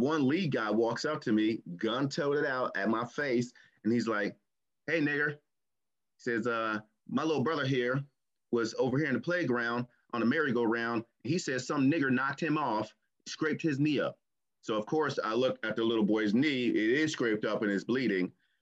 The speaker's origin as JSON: {"language": "English", "region": "New Jersey", "country": "United States", "said": "I'm from New Jersey, but my grandma lived in Missouri, Haytown, Missouri"}